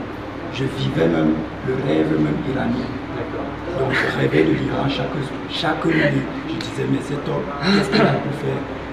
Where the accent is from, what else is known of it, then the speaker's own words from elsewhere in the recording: West, Cameroon; Je viens du Cameroun, de l'ouest du Cameroun, d'une petite ville, on va dire petite ville, la majorité musulmane.